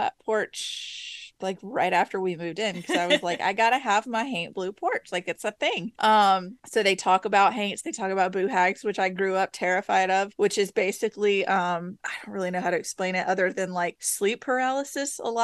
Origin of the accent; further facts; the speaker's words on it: the South, United States; Growing up in the South near Barrier Islands, they're like a 2-3 hour drive.